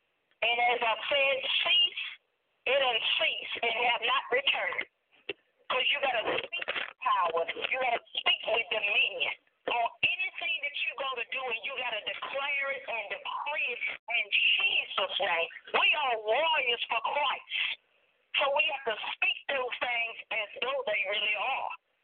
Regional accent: Mount Hermon, Louisiana, United States; also born or lived in Florence, Louisiana; I am originally from Florence, Louisiana, born and raised in Mount Hermon, Louisiana. And that is 15 miles out from Florence, and that is about 75 miles out from New Orleans, Louisiana. It's a small rural area, peaceful in the country.

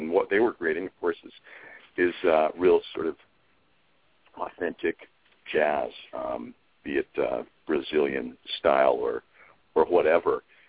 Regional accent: New York, United States; I lived in New York. I grew up in New York State, and had a tenure in New York City for about 10 years, and met some extraordinary musicians.

